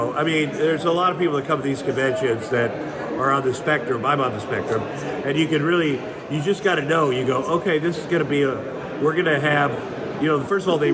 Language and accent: English; Iowa, United States; I grew up in the Midwest, in Iowa